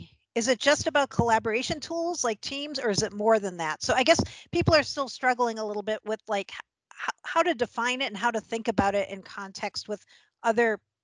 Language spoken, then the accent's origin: English; New England, United States